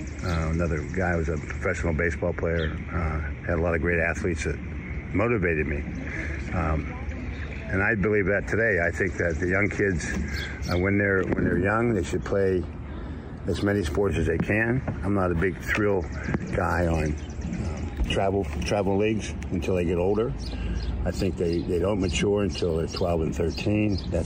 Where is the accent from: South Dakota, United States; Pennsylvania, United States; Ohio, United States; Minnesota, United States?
Pennsylvania, United States; Butler; I grew up in Butler, Pennsylvania, and I was a young man that 7 o'clock in the morning I was out the door.